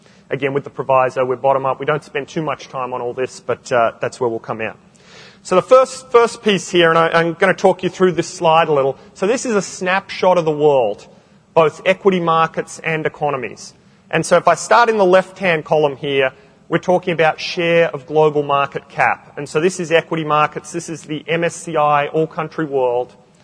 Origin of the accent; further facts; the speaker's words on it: Canberra, Australian Capital Territory, Australia; moved away as an adult; also born or lived in Sydney; now in Baltimore, United States; Born and raised in Canberra, college here in Sydney, and actually my folks live in Perth, but I'm over in Baltimore in the States now.